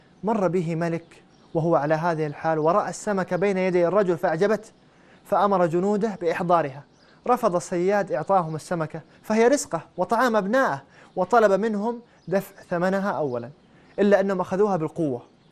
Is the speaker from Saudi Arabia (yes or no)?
yes; Saudi Arabia; هذا منتشر في الشوارع، حتى عندنا في السعودية أحيانا تشوف البسة مقطوع ذيلها